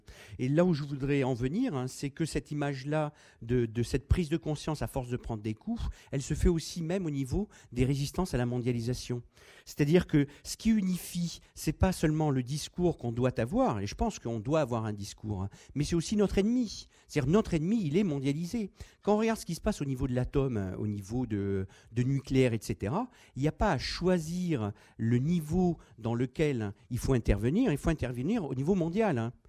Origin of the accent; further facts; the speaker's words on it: France; je pense que nous, en tant que Français, on a à aller voir là-bas